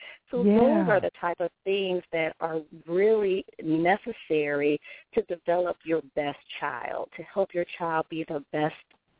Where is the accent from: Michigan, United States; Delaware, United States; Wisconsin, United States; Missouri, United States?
Michigan, United States; Well, I'm from Michigan, and just crossing over to Canada for our summer vacations, Niagara Falls has always been a favorite place to visit